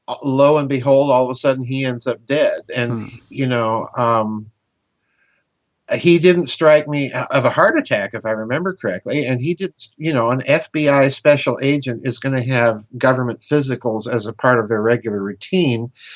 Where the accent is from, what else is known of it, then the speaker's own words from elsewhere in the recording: Midwest, United States; you know, I'm a Midwesterner. These people on the coast, no offense